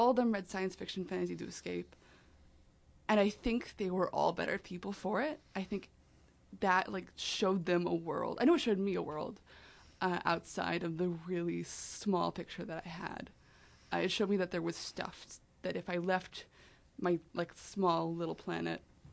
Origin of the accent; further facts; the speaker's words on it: Texas, United States; Okay, so I am from Texas, which is not usually the first thing that I want people to know about me. But as a young geek growing up in Texas...